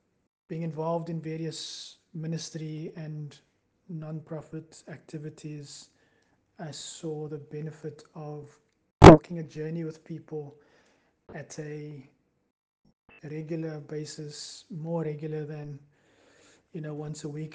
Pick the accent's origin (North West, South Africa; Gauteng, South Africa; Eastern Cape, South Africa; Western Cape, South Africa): Western Cape, South Africa; Cape Town; I grew up in Mitchells Plain in Cape Town, and really enjoyed playing sports and was good in academics as well.